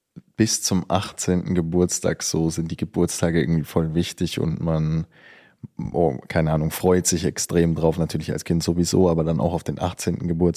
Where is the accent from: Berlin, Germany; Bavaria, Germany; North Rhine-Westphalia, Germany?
Bavaria, Germany; Rosenheim; Da war nämlich Herbstfest in Rosenheim, da wo ich herkomme.